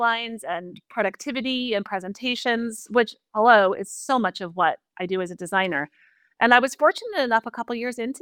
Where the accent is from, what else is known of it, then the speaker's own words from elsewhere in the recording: Northeast, United States; I grew up in the Northeast that is very populated by a lot of schools that are liberal arts schools.